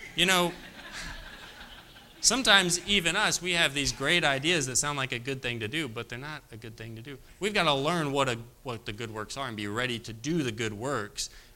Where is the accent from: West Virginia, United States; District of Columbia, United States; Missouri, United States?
West Virginia, United States; I'm from West Virginia, and go Mountaineers, right?